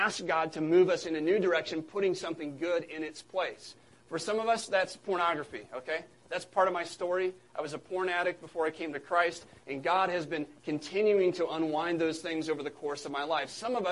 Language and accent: English; Illinois, United States; I'm from Illinois. I'm a Bears fan.